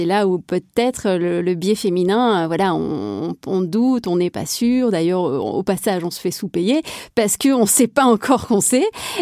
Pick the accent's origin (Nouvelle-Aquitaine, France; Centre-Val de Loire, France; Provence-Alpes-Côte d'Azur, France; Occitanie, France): Provence-Alpes-Côte d'Azur, France; Marseille; je suis marseillaise